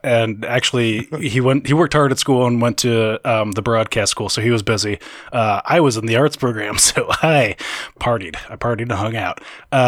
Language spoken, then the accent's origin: English; New Jersey, United States; born there; I'm weird. I was born in New Jersey, and my dad liked going to Nets games because they were really cheap tickets